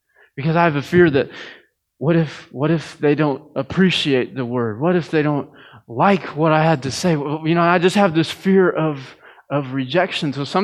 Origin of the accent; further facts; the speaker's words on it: Missouri, United States; now in Potosi, United States; I grew up in West County School District.